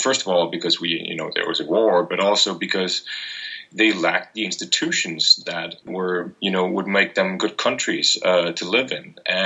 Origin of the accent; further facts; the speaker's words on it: Capital Region of Denmark, Denmark; I come from Denmark. I grew up in a small town outside Copenhagen. I grew up in a forest, in fact.